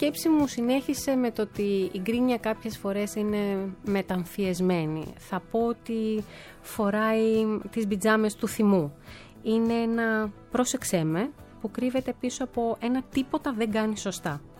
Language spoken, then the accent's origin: Greek; Thessaloniki, Central Macedonia, Greece; now in Athens, Greece; βγήκε λίγο βαρύ το λάμδα, όντως είμαι από τη Θεσσαλονίκη, αλλά είμαι σχεδόν 23 χρόνια στην Αθήνα